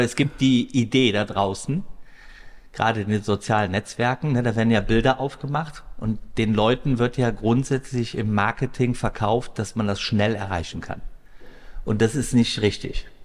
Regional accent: Rhineland, Germany; ich bin ja im Westen groß geworden, ich war auch, ganz ehrlich, da in Watte gepackt. Hätte ich den Schritt nicht in den Osten gemacht, ja, und ich bin bestimmt durch und durch ein Rheinländer

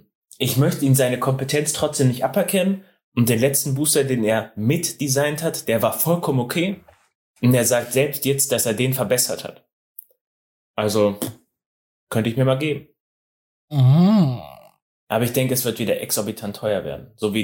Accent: Switzerland; Jetzt mit Purpose und ich komme aus der Schweiz, dem schönsten Land der Welt.

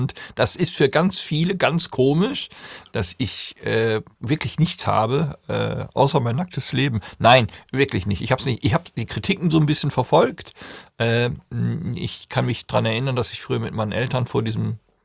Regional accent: North Rhine-Westphalia, Germany; Ich komme aus Ostwestfalen.

